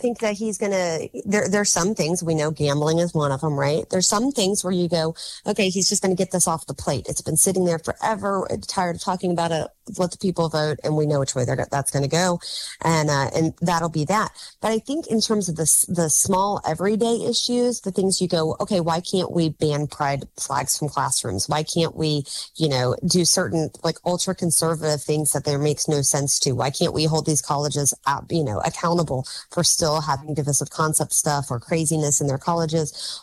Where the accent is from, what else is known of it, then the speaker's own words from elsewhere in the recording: Florida, United States; I tell people all the time, I came from Florida, but I'm not for term limits.